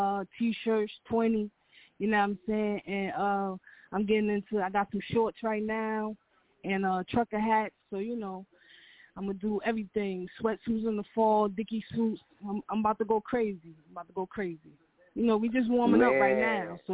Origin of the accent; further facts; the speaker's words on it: Newark, New Jersey, United States; I'm from Newark, New Jersey.